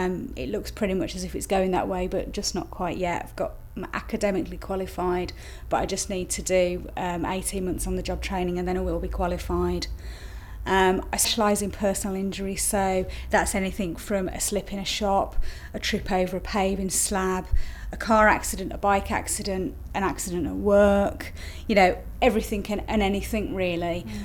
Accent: Birmingham, West Midlands, United Kingdom; now in Macclesfield, United Kingdom; my name is … My date of birth is the 4th of the 5th, 1969. I come originally from Birmingham but now live in Macclesfield in Cheshire.

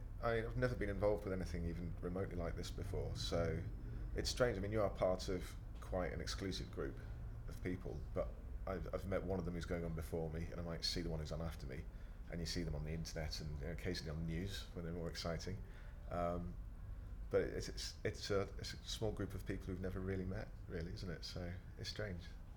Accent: Manchester, North West England, United Kingdom; I'm 33 years old, I'm from Manchester.

